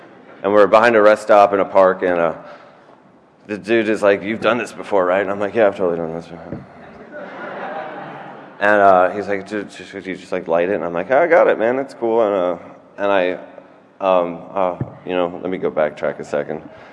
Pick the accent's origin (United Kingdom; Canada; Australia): United Kingdom; England; accent: English; now in United States; I grew up in England, right? I moved to the United States. And I had an English accent.